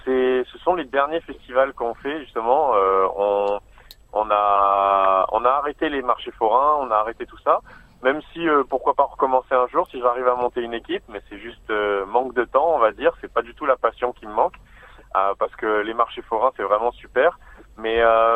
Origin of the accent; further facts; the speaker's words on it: Réunion; moved away as an adult; Dès que j'ai fini high school à la Réunion, donc moi je viens de l'île de la Réunion qui est une petite île française proche de Maurice dans l'océan Indien et on n'a pas beaucoup d'universités.